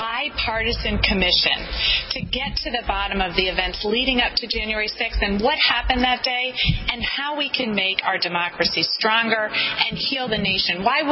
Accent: New Jersey, United States; And, you know, I'm from North Jersey. We had many people who were killed in 9/11.

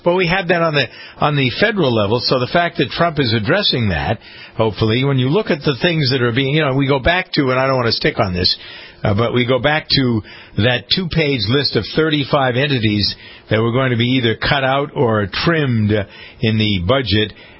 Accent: Framingham, Massachusetts, United States; born or raised there

